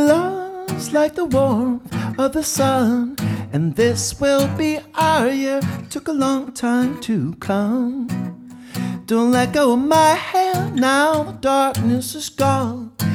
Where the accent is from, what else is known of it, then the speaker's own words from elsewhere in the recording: Washington, District of Columbia, United States; I grew up in Washington, D.C., in the punk rock scene there